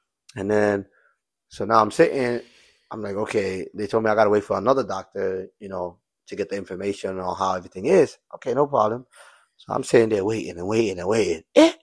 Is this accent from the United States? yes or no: no; Gambia; moved away; Since I came from Gambia